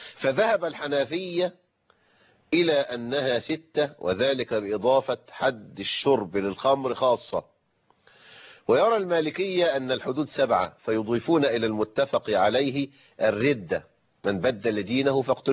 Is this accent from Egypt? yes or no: yes; Egypt; أنا رجل مصري أحب بلدي، لكن قبل ذلك أنا رجل مسلم